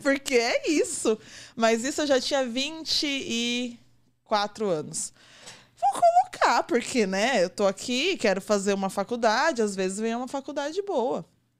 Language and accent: Portuguese; São Paulo, Brazil; eu sou do extremo leste de São Paulo. Eu cresci no Itaim Paulista. E eu estudei a vida inteira em escola pública.